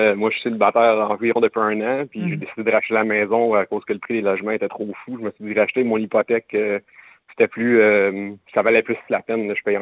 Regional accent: Montreal, Quebec, Canada; now in Sainte-Thérèse, Canada; Je viens de Montréal, mais maintenant, je suis à Sainte-Thérèse.

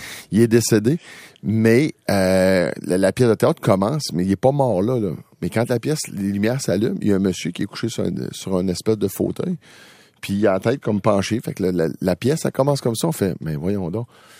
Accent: Lac-Mégantic, Quebec, Canada; Quand j'étais jeune, nous autres, à la Polyvalente, à Lac Mégantic

